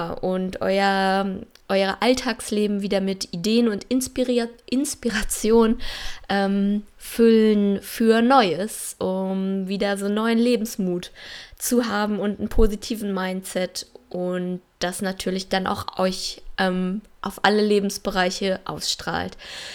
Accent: Germany; Ich bin jetzt gerade nach etwa über 7 Jahren zurückgekehrt aus dem Ausland in mein Heimatland Deutschland.

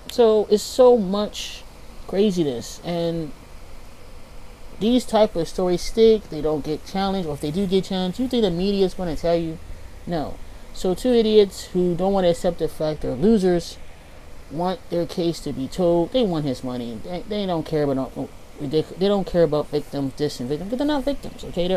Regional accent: United States; I only know the American one. American. I am American. So I only know what goes on in America.

